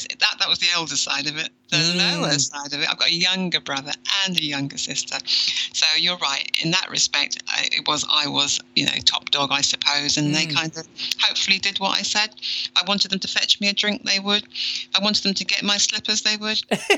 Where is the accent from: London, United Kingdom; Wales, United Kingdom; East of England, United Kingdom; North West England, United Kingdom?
London, United Kingdom; I was born in London. So it's a small place in London called Ealing.